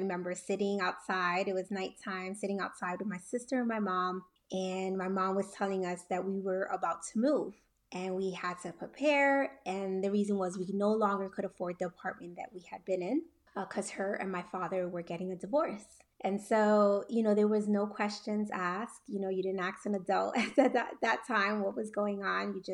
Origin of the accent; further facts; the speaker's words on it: Panama; And so we're from Panama. My sister was born there as well.